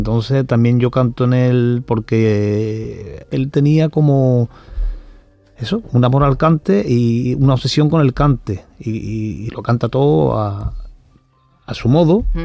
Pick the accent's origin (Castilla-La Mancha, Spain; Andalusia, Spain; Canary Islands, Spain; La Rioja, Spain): Andalusia, Spain; Seville; aunque soy andaluz y sevillano.